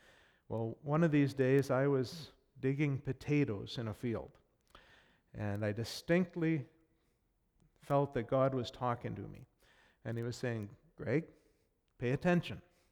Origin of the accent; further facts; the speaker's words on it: Cobourg, Ontario, Canada; born there; I went to church for 9 months before I was born in Cobourg, Ontario, at the Alliance Church there.